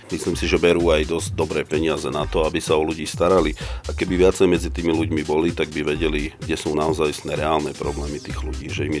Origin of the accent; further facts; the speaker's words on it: Skalica, Trnava Region, Slovakia; som rodinný Skaličan, som Záhorák, celý život žijem na Záhorí.